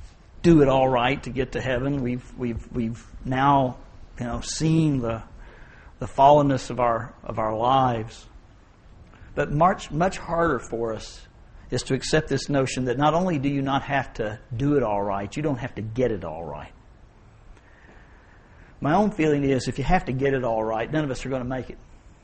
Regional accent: Bentonville, Arkansas, United States; I grew up in Bentonville, Arkansas, before it really became, you know, Walmart City. A little old town of 3,000.

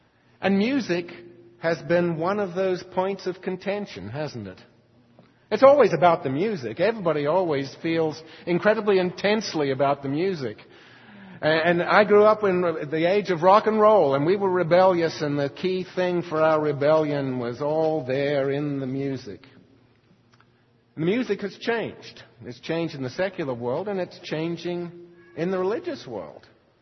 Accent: Australia; accent: mostly Australian; now in Houston, United States; I'm actually from the deep south, Australia. That's my family moved there from Britain, and I grew up there, and I have a mostly Australian accent.

